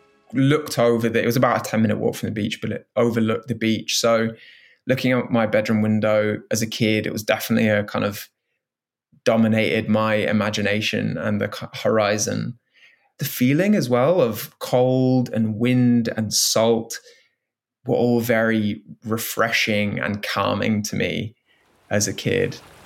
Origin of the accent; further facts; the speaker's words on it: Isle of Arran, Scotland, United Kingdom; I grew up on an island in Scotland called the Isle of Arran.